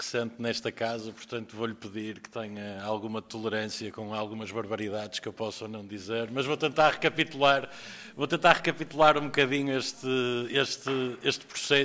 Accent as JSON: {"language": "Portuguese", "region": "Porto", "country": "Portugal", "said": "E como eu sou do Porto"}